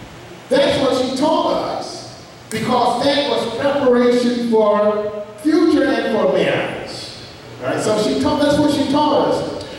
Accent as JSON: {"language": "English", "region": "Georgia", "country": "United States", "said": "I'm from Georgia, but I don't think like that, all right?"}